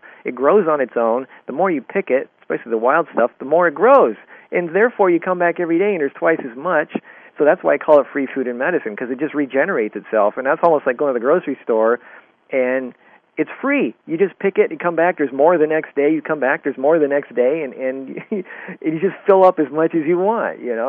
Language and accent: English; Canada; I grew up in Canada